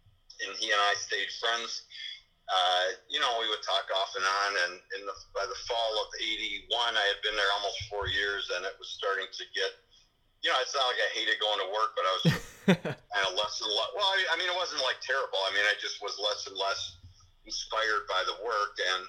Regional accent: Chicago, Illinois, United States; now in Ann Arbor, United States; I grew up in Chicago. I came to Ann Arbor, which, for those who don't know where Ann Arbor is, it's about 4 hours drive east of Chicago, and about an hour west of Detroit, so we're on I-94.

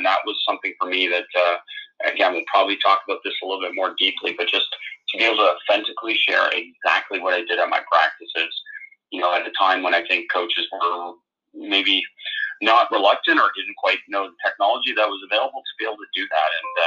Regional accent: Toronto, Ontario, Canada; I'm Canadian. I grew up kind of in the Toronto area, the best reference for people in terms of where I come from.

